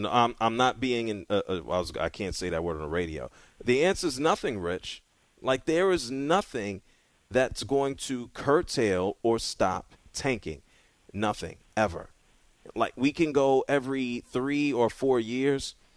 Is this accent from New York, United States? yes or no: yes; New York, United States; Well, I'm actually from New York